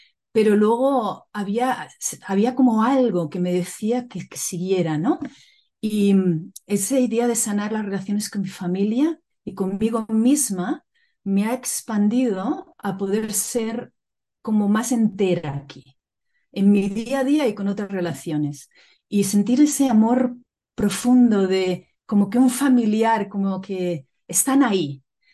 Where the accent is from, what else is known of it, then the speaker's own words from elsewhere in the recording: Catalonia, Spain; now in Canada; yo vengo de la Península Ibérica, específicamente de Cataluña, y soy la primera generación que se ha expandido a Canadá. Estoy viviendo ahora mismo en la maravilla tierra de las Montañas Rocosas, por una parte de Canadá, en Alberta, la tierra de los pies negros y de los Cree.